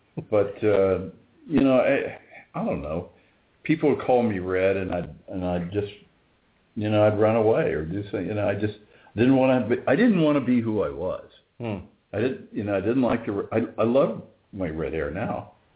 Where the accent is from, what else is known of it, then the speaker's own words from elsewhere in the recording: Indiana, United States; I grew up in Indiana, and in a small, it's a lot smaller now